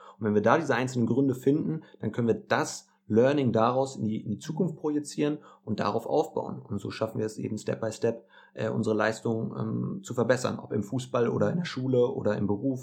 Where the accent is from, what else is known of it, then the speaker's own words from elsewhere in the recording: Hanover, Lower Saxony, Germany; Ich bin 24 Jahre alt, ich komme aus Hannover.